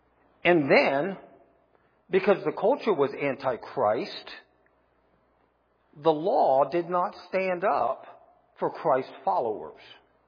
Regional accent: United States; born there; I was born in America where we have enjoyed religious freedom.

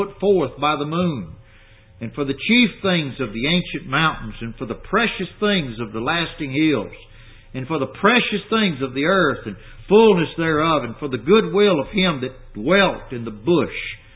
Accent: Louisiana, United States; I'm from South Louisiana, and when I think of cypress, I think of a water cypress

